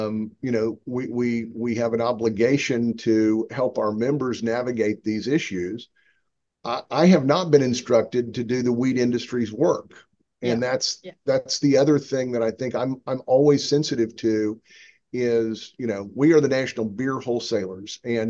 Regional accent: Virginia, United States; you know, in my home state, we don't have illegal hooch going up and down the streets all over the communities in Virginia.

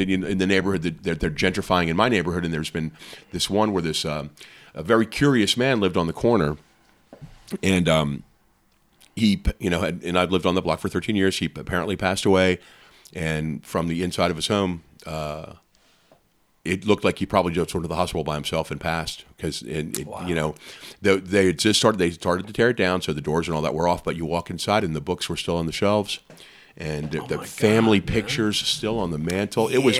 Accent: Nashville, Tennessee, United States; when I was growing up in Nashville, which is just, just bulldozed to death now.

